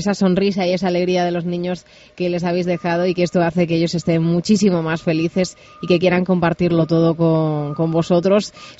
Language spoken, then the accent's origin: Spanish; Extremadura, Spain; El higo es un producto muy extremeño y además los extremeños en nuestros p